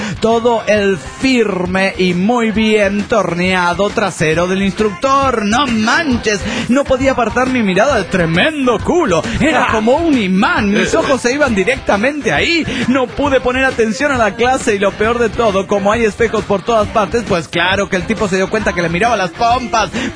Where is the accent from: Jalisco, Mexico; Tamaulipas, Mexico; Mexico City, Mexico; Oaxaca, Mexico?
Jalisco, Mexico; Guadalajara; de Guadalajara, Jalisco, México.